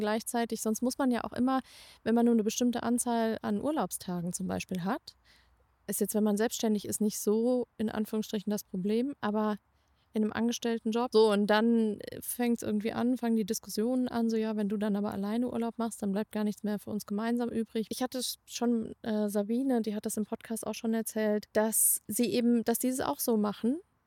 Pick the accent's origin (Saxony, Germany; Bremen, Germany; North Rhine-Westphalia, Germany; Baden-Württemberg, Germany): North Rhine-Westphalia, Germany; moved away; ich komme ja aus der Region, aus dem Siegerland.